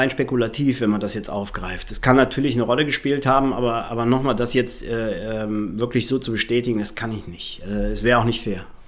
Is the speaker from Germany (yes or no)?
yes; Mönchengladbach, North Rhine-Westphalia, Germany; born there; wenn du hier geboren bist in Mönchengladbach, gibt es nichts anderes als Borussia Mönchengladbach. Und das war bei mir so